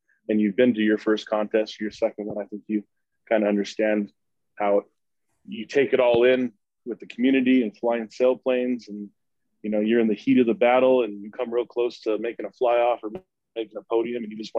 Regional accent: Albuquerque, New Mexico, United States; I'm from Albuquerque, New Mexico. I've been flying gliders since I was 7 years old.

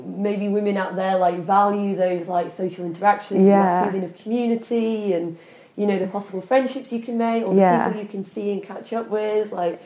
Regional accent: Kendal, North West England, United Kingdom; because I'm from Kendal and I moved back here about 5 years ago.

